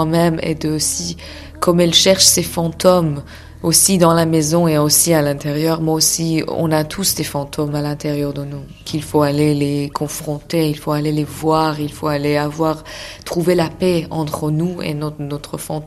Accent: Iran; moved away as an adult; now in France; Mais moi, j'ai quitté l'Iran quand j'avais 25 ans.

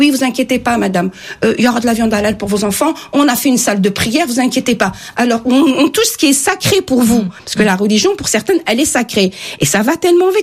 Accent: France; On est français, nos enfants sont français, on parle français, on mange français.

